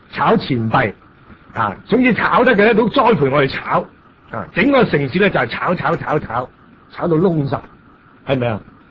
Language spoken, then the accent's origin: Cantonese; Hong Kong; also born or lived in Canada; 我哋嗰陣時喺加拿大讀書嘅時候，香港人一嚟咯，即我係香港人